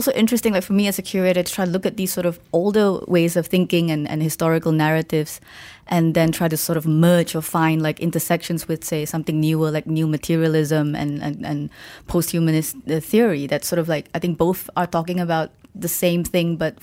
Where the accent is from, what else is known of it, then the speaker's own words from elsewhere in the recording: Malaysia; I sort of see myself as Malaysian, but also culturally Chinese.